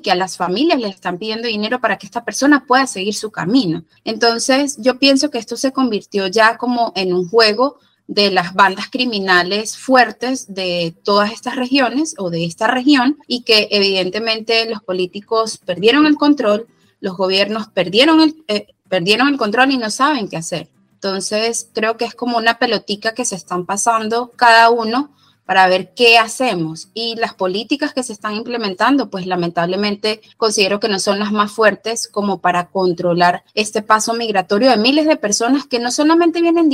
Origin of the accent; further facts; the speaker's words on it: Venezuela; a mí en lo particular como venezolana, colombo-venezolana, periodista